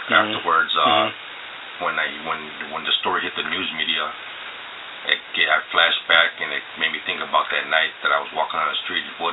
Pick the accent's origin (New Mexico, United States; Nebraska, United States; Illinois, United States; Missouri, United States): Illinois, United States; Chicago; I'm originally from Chicago, and back when I was a juvenile, back in 1977, I lived on the north side of Chicago.